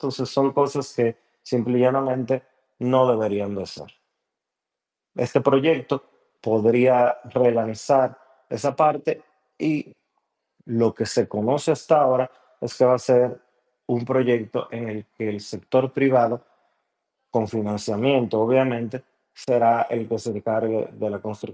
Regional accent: Dominican Republic; Y como buenos dominicanos que somos, creemos que todo el mundo nos está engañando.

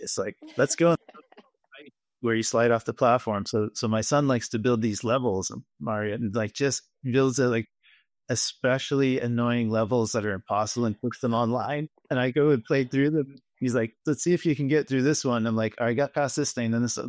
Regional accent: Boston, Massachusetts, United States; I'm from Boston. Pots and cars, you know.

